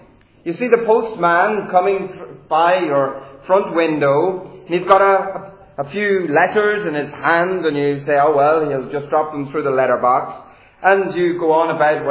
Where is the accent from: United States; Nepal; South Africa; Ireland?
Ireland; accent: Irish; now in Birmingham, United Kingdom; I come from Chelmsley Wood Reformed Baptist Church in Birmingham, but I have an Irish accent, so I didn't start life there. I started life in the Emerald Isle, and by God's grace, I was brought to faith in this country a few years ago now